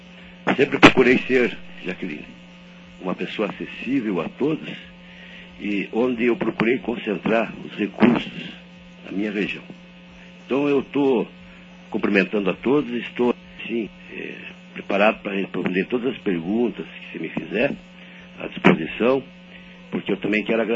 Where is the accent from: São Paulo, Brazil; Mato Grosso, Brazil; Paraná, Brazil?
Paraná, Brazil; União da Vitória; a União da Vitória, a minha cidade natal, onde eu tive o prazer de ter sido prefeito